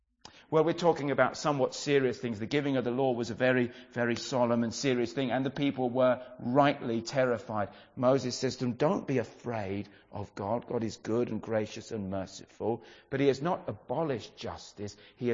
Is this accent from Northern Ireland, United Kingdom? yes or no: no; Brighton, South East England, United Kingdom; I grew up in Brighton in a very informal kind of a setting and everything.